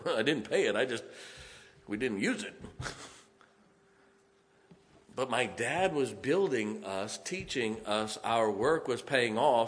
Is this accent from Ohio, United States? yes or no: yes; Ohio, United States; We grew up in Northeast Ohio. It gets cold. We get lots of snow.